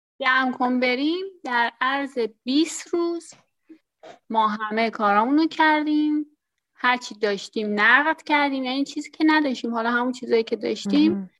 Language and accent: Persian; Tehran, Tehran Province, Iran; moved away as an adult; now in Istanbul, Turkey; از تهران اومدم استانبول، 48 سالمه. توی تهران که بودم مشاور املاک کار میکردم